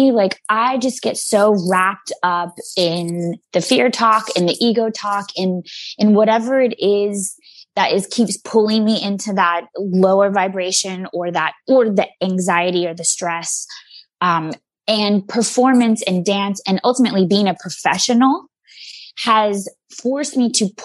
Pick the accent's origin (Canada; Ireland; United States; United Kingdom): United States; the South; Definitely when I was younger, especially growing up in the South, I was really shamed by some of the men in my life